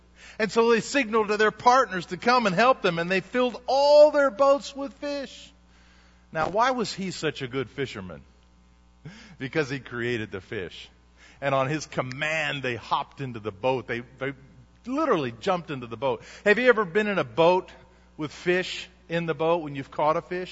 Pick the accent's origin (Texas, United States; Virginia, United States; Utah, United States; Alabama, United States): Alabama, United States; Huntsville; Most people think I should be from Deutschland, from the old country, but I'm actually from Huntsville, Alabama.